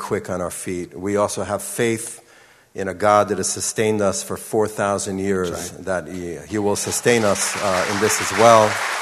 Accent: Israel; a moment of great pride for Israel. We're a small country. We're far away from Nepal.

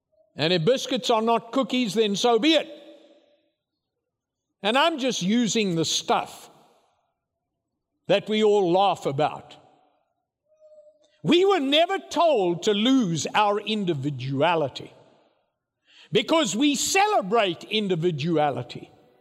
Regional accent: United States; I grew up in a beautiful place. Grateful for my upbringing, but I'm an American.

